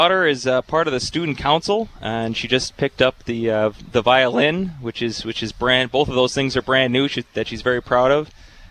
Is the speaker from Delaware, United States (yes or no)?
no; Cottage Grove, Minnesota, United States; I'm from Cottage Grove.